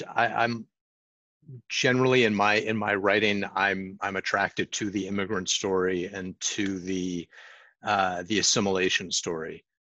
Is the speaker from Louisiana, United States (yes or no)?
no; Manhattan, New York, United States; I grew up in Manhattan where I loved soccer, but it was harder to find places to play in the middle of the city.